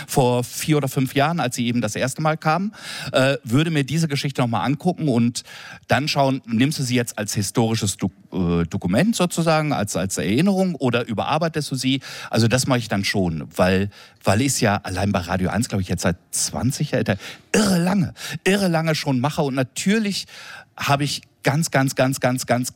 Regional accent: Berlin, Germany; Und als Berliner an so einen Ort zu kommen, das ist so...

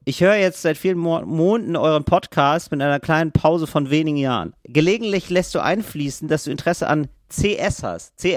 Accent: Northern Germany, Germany; Ich komme aus Norddeutschland.

